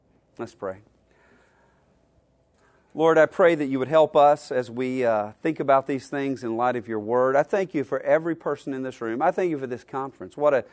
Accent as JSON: {"language": "English", "region": "Alabama", "country": "United States", "tie": "born or raised there", "said": "I grew up in Alabama. I've been sort of an Alabama football fan my entire life"}